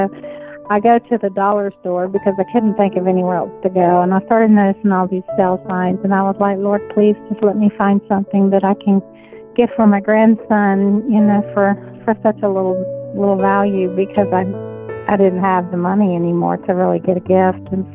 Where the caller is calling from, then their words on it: Roanoke, Virginia, United States; I'm calling from Roanoke, Virginia, to just share a miracle that happened the other day.